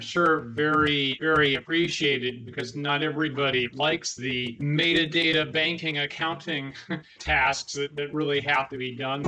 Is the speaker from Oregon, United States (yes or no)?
no; Maine, United States; so I grew up in Maine myself